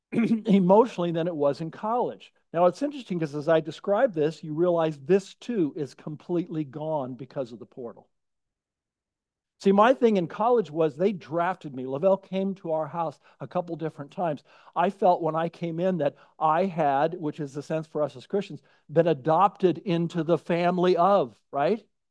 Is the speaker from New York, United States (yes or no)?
no; Napa, California, United States; So I grew up in Napa